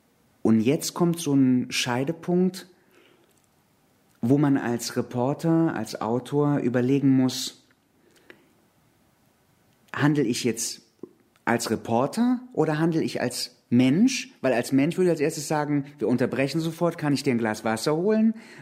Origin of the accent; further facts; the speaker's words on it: Cologne, North Rhine-Westphalia, Germany; Also ich bin in Kalk aufgewachsen. Im Problemviertel, aber in einem anständigen Haushalt.